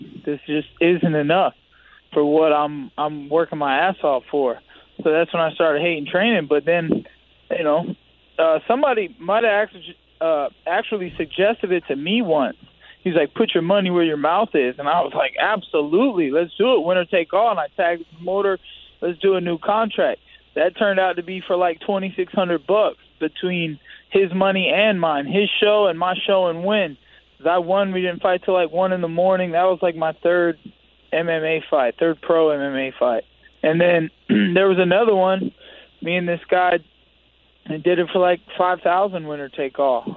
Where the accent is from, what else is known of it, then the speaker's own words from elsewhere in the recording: Flint, Michigan, United States; also born or lived in Orlando, Florida; I was born in Flint. And since, like, the second grade, I've come back and forth between my mom and dad, between Flint and Orlando or Apopka.